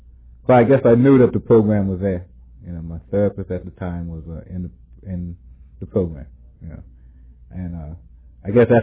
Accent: Westchester, United States; And I was born in Westchester and raised up on East Minor Street, which is only one street away, you know.

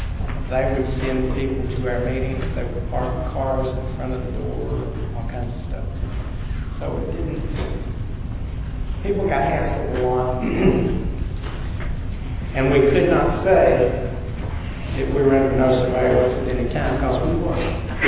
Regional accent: Tennessee, United States; where I got clean is when I got clean in Upper East Tennessee. If you've ever been to the movies about hillbilly, they made it in my hometown.

